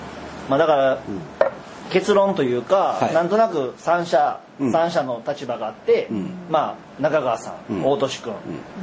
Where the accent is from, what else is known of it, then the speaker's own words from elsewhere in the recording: Yokohama, Kanagawa, Japan; 僕横浜です。